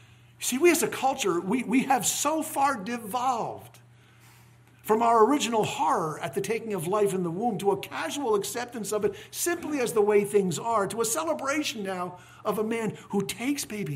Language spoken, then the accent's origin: English; Mississippi, United States; a doctor who flies in and out of my home state of Mississippi to perform abortions at the state's only abortion clinic.